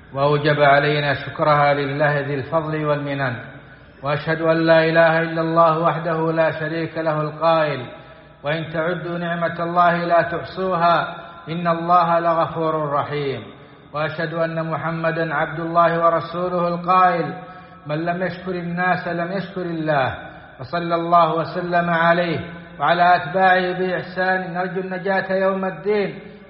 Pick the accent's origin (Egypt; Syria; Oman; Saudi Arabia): Saudi Arabia; في بلادنا السعودية